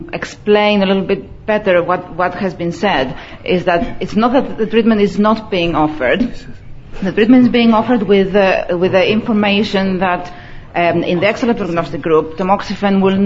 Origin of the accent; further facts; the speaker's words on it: East Midlands, United Kingdom; because I'm from the East Midlands